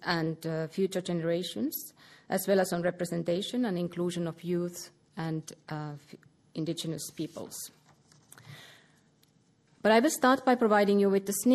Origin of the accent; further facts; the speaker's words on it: Lapland, Finland; English is a second language; now in Australia; As you may have noticed from my accent, I hail from Finland, specifically from Lapland, which is the home of the Sami people, Europe's only indigenous group.